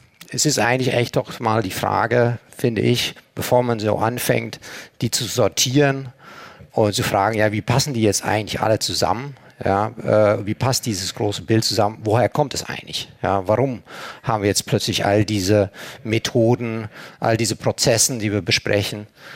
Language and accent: German; Belgium; now in Germany; Ich selbst bin Belgier. Ich wohne schon seit 20 Jahren fast jetzt in Deutschland.